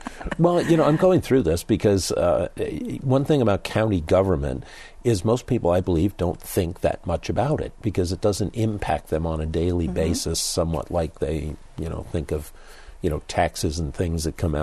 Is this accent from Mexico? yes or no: no; New York, United States; born there; I mean, I was born in New York, and New York City sort of dominates the discussion in the state and pretty much the rest of the state.